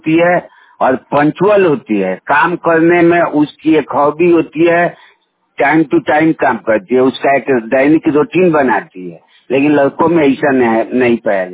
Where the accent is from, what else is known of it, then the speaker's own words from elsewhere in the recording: Bihar, India; ग्राम Baltharwa post Pipra Kothi, जिला पूर्वी चंपारण के रहने वाला हूं।